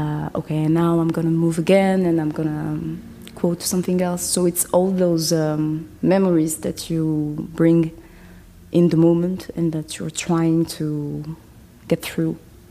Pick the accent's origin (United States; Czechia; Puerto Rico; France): France; Toulouse, Occitania; English is a second language; For myself, I was born and raised in France, but in Toulouse, where I grew up in south of France